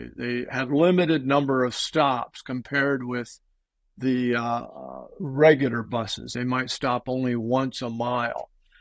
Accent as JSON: {"language": "English", "country": "United States", "said": "I'm from the United States, and so I just talked about dollars per mile."}